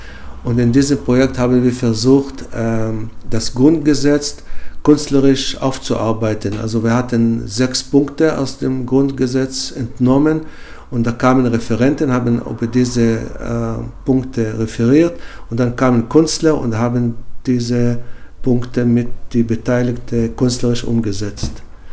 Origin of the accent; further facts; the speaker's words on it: Israel; German is a second language; Ich komme ursprünglich aus Israel. Ich bin nun schon 30 Jahre.